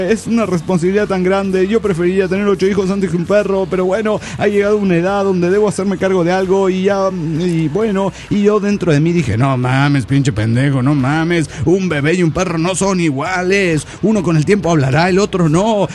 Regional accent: Mexico City, Mexico; del DF Mexicano.

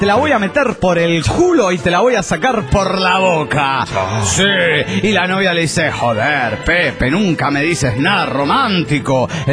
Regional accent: Guaymas, Sonora, Mexico; de Guaymas, Sonora, México.

